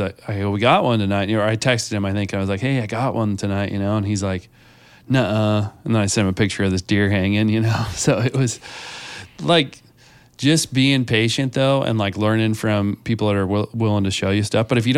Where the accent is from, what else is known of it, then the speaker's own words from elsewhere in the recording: Oregon, United States; we grew up hunting in Eastern Oregon